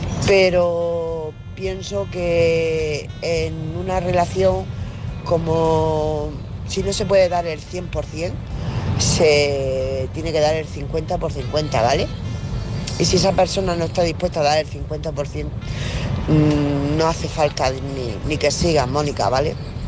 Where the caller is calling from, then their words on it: Murcia, Region of Murcia, Spain; de Murcia.